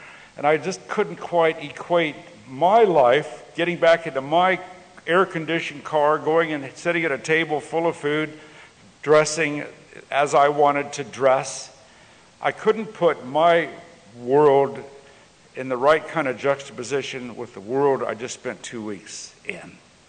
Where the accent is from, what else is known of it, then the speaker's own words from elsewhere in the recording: Fort Lupton, Colorado, United States; And in my hometown of Fort Lupton, Colorado, I understand that you can light the water tap and it'll burn because there's methane gas coming out in my hometown.